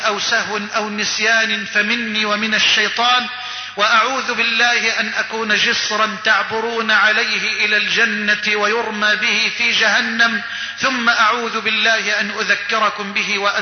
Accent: Egypt; اللهم اجعل بلدنا مصر واحة للأمن والأمان

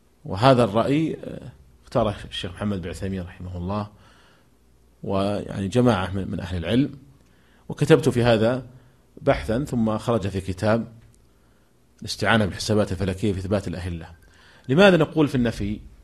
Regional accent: Saudi Arabia; عندنا في المملكة العربية السعودية

